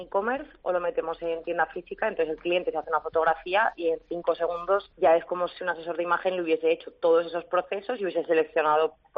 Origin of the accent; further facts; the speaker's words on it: Zaragoza, Aragon, Spain; now in Valencia, Spain; pues me vuelvo a Zaragoza, si yo soy de Zaragoza